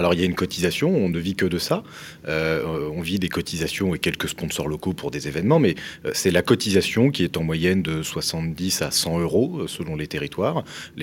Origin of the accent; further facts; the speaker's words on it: Reims, Grand Est, France; Moi, je suis de Reims, par exemple.